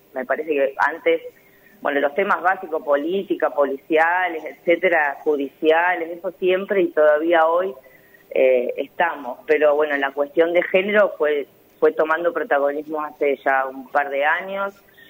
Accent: General Pico, La Pampa, Argentina; Sí, yo soy de acá.

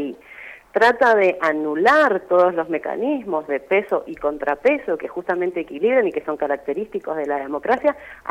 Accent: Argentina; Soy argentina, de hecho tengo familia en Santa Fe, en Villa Constitución.

